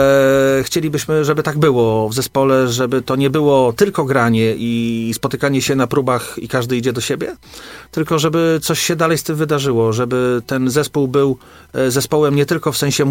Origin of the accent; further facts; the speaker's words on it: Gdynia, Pomeranian Voivodeship, Poland; Nie wszyscy jesteśmy z Gdyni. W zasadzie z Gdyni chyba teraz już tylko ja pozostałem.